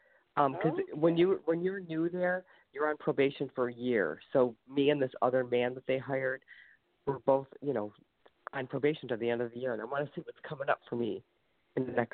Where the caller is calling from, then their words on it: Ohio, United States; Early. Ohio.